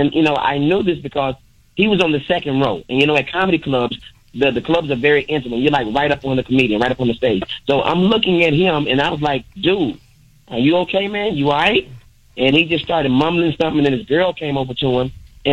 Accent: Tuscaloosa, Alabama, United States; now in Atlanta, United States; I'm from Tuscaloosa, Alabama, but I live in Atlanta now.

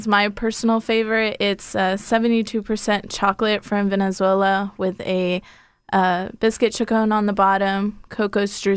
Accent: Georgia, United States; also born or lived in Denver; Yes, I was born in Denver. Then I moved to Georgia after a year.

